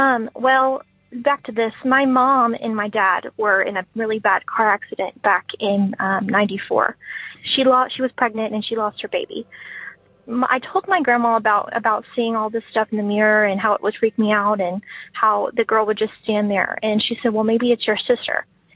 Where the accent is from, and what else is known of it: Atascocita, Texas, United States; born or raised there